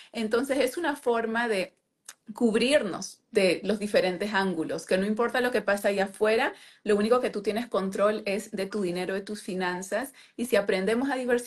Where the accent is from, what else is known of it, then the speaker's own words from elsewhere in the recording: Lima, Peru; soy de Lima, Perú. Entonces, mi país, como muchos de los nuestros, es un país pobre